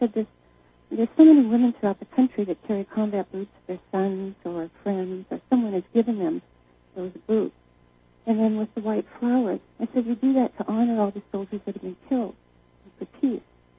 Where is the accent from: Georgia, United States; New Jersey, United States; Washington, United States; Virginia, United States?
Washington, United States; Seattle; there are no answers other than I'm just from Seattle.